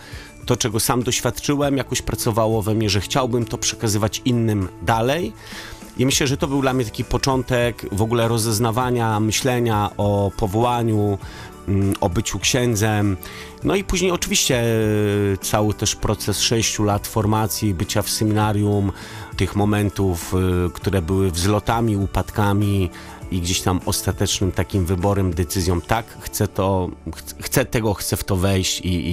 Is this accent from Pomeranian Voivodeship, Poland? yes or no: yes; Gdynia, Pomeranian Voivodeship, Poland; Jestem z Gdyni, tak więc w szczególny sposób właśnie te klimaty, plaży w Gdyni